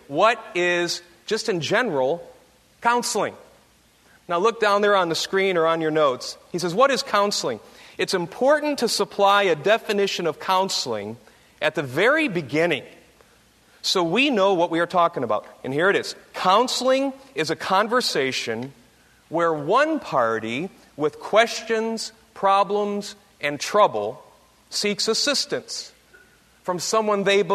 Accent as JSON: {"language": "English", "region": "Michigan", "country": "United States", "said": "He's still upset that I said I'm from Michigan."}